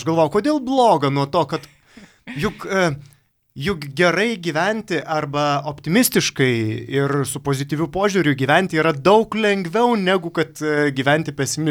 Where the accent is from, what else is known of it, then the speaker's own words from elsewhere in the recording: Pivašiūnai, Alytus County, Lithuania; Taip, aš esu kilęs iš Alytaus rajono, Pivašiūnų.